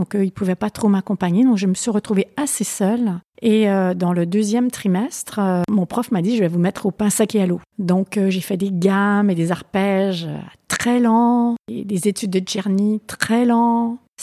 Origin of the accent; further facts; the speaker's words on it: Victoriaville, Quebec, Canada; j'ai grandi à Victoriaville, qui est au centre du Québec. Et c'est la région de l'érable.